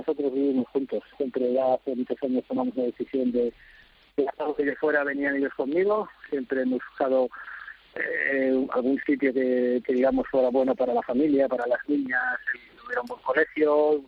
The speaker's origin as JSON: {"language": "Spanish", "country": "Spain", "said": "a todos los que somos españoles nos gustaría poder volver a España"}